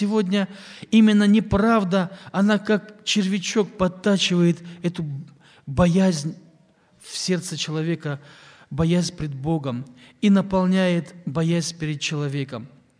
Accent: Zheleznogorsk, Kursk Oblast, Russia; moved away as an adult; now in Sokol, Russia; Когда мы с помощницей переехали в Вологодскую область из Курской области. Я сам из Железногорска

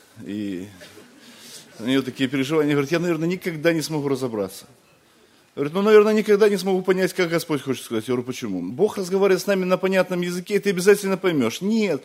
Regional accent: Minsk, Belarus; я вообще из Белоруссии, из города Минск. Я там живу.

